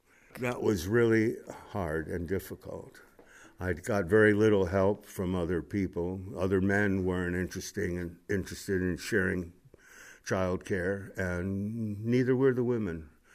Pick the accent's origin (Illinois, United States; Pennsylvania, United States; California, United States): Illinois, United States; also born or lived in Bronx, United States; I was born in the Bronx, New York, September 1st, 1947. And I finished high school in Illinois.